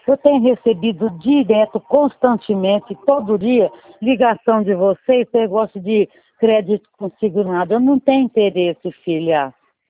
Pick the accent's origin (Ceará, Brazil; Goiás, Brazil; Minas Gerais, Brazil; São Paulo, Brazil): São Paulo, Brazil; São José do Rio Preto; eu sou do estado de São Paulo, que São José